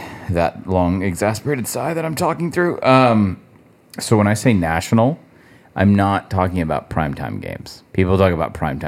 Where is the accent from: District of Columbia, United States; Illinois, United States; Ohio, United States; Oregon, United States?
District of Columbia, United States; Washington; And I was growing up in Washington, D.C. in the suburbs.